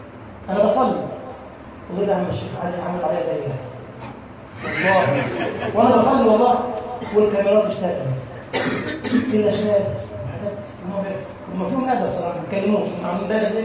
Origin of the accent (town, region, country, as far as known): Egypt